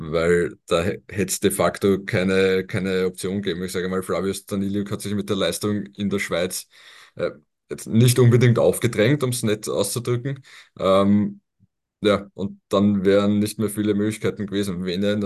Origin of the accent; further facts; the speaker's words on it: Austria; Das ist eine Mentalität, die wir jetzt als Österreicher vielleicht in den vergangenen Jahrzehnten nicht so in uns getragen haben.